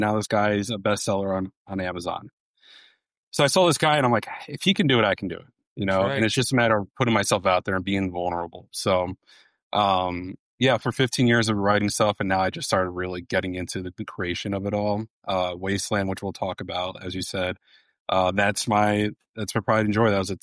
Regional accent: New Jersey, United States; So I'm born and raised in New Jersey. Right on the Jersey Shore, which is now infamous for the Hurricane Sandy tragedy that happened.

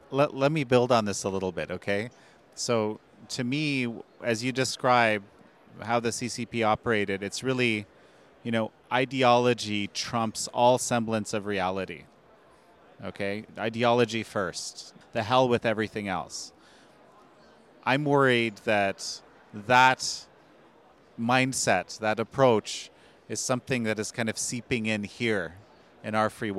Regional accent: Canada; my home country of Canada here

